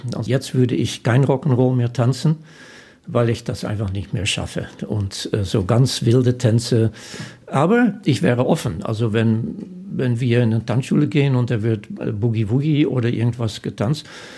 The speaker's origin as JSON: {"language": "German", "region": "South Holland", "country": "Netherlands", "also_born_or_lived": "Rotterdam", "said": "ich wohnte damals in Rotterdam, ich bin Holländer"}